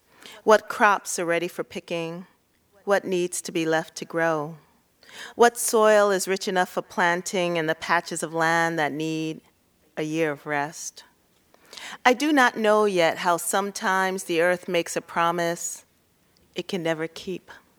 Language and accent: English; New York, United States; also born or lived in Ohio / South Carolina; I grew up in, I was born in Ohio, and then from Ohio we moved to South Carolina. And from South Carolina we were part of the Great Migration, and we went to New York.